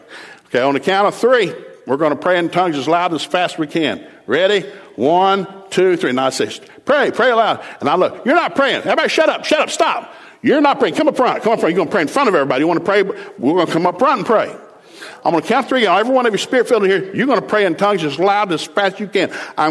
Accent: the South, United States; So I'd be singing something famous because I grew up in the South. So we listen to bluegrass music all the time.

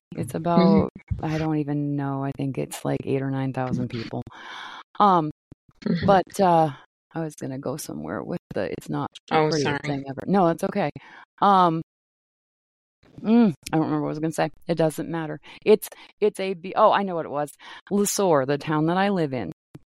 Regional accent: Maine, United States; When I grew up in Maine, and the town, like four towns over from my little small town that I grew up in, is called Westbrook

